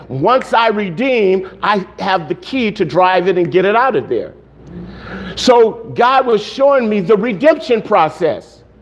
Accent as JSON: {"language": "English", "town": "Los Angeles", "region": "California", "country": "United States", "said": "I'm from South Central."}